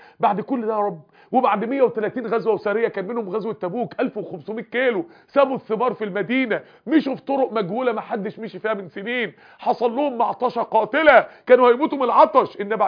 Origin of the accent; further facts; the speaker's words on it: Egypt; لما رحنا اوغندا وشفنا منابع النيل متدفقه وهادره، بعد كده النيل عندنا في مصر هادي وماشي هادي ليه؟